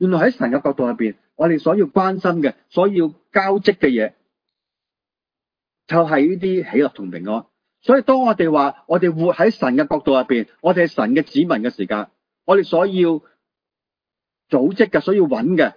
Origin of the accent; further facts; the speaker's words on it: China; 我哋中国人嘅文化就咩啊？要吃要喝，食咧同饮咧系最重要嘅。